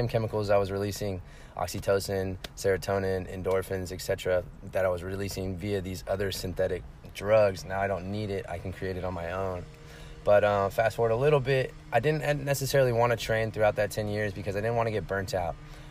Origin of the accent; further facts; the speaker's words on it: Fresno, California, United States; now in San Diego, United States; I'm from Fresno, California. I moved to San Diego last year in March.